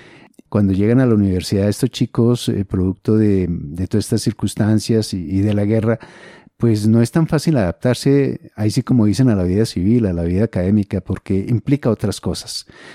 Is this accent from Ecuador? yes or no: no; Colombia; claro, todos somos colombianos, pero todos somos muy distintos.